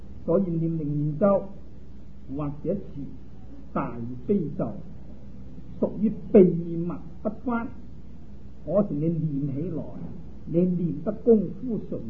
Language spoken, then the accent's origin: Chinese; China; 就例如我们中国人都有他这个姓，有他这个名